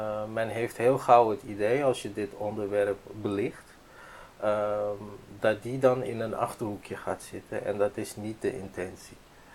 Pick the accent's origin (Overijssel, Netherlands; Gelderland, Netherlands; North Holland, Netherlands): North Holland, Netherlands; Hoorn; now in Kudelstaart, Netherlands; Ik woon in Kudelstaart nu zo'n 6 jaar. Voorheen uit Horen. Daar kom ik vandaan. En ik ben gewoon Nederlander.